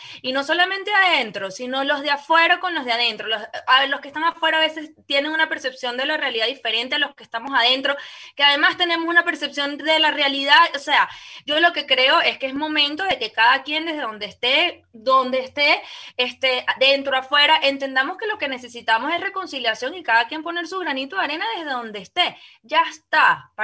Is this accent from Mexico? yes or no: no; Venezuela; yo soy una venezolana que creo profundamente en la transformación de la sociedad a través del arte.